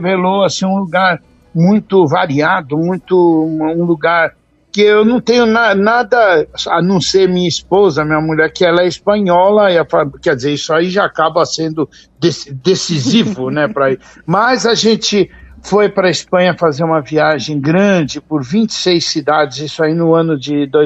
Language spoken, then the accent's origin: Portuguese; São Paulo, Brazil; also born or lived in Rio de Janeiro; now in Salvador, Brazil; eu sou de São Paulo, morei no Rio muitos anos, morei 15 anos no Rio, depois voltei para São Paulo e vim morar na Bahia.